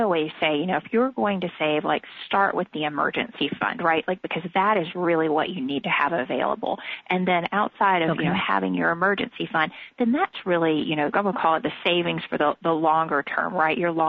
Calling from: Charlotte, North Carolina, United States; Charlotte, North Carolina.

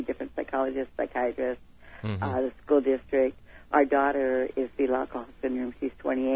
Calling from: Ventura, California, United States

